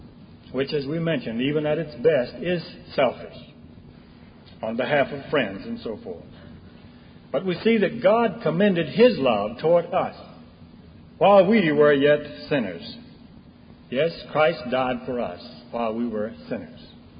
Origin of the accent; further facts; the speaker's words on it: Charlotte, North Carolina, United States; I am from Charlotte. I'm with the Charlotte Ecclesia.